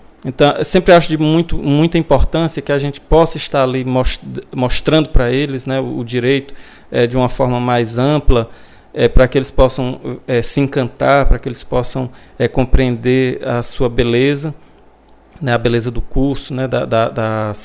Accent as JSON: {"language": "Portuguese", "town": "Paulistana", "region": "Piauí", "country": "Brazil", "tie": "born or raised there", "said": "eu sou natural de Paulistana, que é uma cidade aqui do Piauí, ali da região de Picos"}